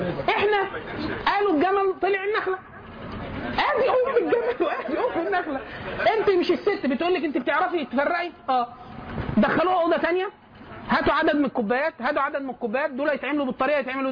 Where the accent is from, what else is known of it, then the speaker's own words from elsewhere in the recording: Egypt; هل ده بيحصل عندنا بس احنا كمصريين؟